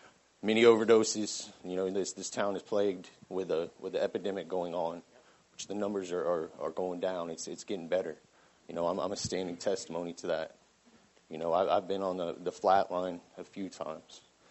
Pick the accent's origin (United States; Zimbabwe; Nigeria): United States; Bradenton, Florida; I'm right here from Bradenton, Florida. I'm 30 years old.